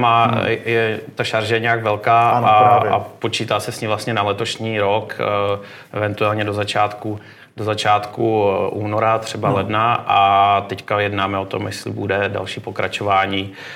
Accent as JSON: {"language": "Czech", "region": "Moravia", "country": "Czechia", "said": "Tak my máme vlastně jako Moraváci trošku štěstí"}